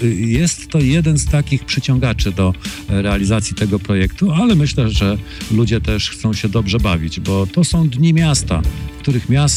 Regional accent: Połczyn-Zdrój, West Pomeranian Voivodeship, Poland; od wielu, wielu lat jestem rodowitym mieszkańcem Połczyna Zdroju.

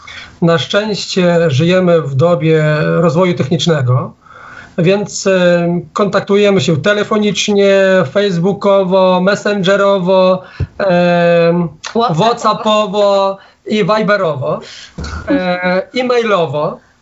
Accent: Ukraine; ja akurat pochodzę z wsi, wielkiej wsi na Ukrainie

